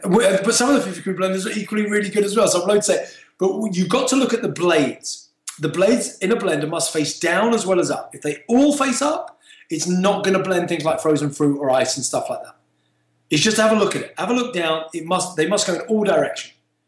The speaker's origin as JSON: {"language": "English", "town": "Peckham", "region": "London", "country": "United Kingdom", "tie": "born or raised there", "said": "I grew up in Peckham in London."}